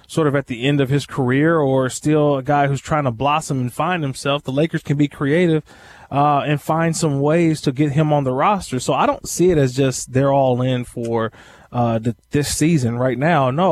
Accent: California, United States; obviously, the Golden State Warriors, a team that I follow a lot because it's from my hometown

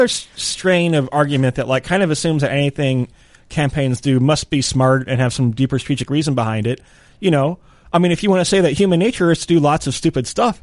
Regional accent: Michigan, United States; accent: Michigander; I actually, okay, come on. I have like, the way I say sorry, apparently, is very Michiganderish.

